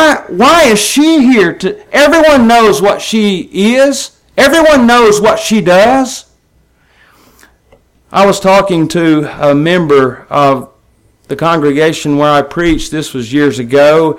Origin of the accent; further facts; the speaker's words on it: Tupelo, Mississippi, United States; A preacher friend of mine, with whom I grew up in the Verona congregation just outside Tupelo, was not always faithful to the Lord.